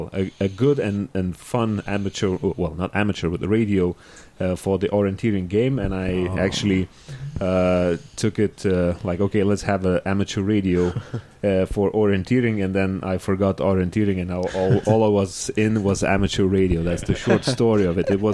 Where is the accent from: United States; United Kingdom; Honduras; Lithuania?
Lithuania; Vilnius, Vilnius County; I'm from Vilnius, from Lithuania